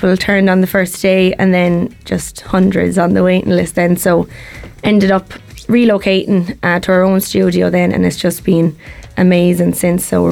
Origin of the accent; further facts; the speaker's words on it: Clonmel, Munster, Ireland; I came down to Waterford. I'm from Clonmel.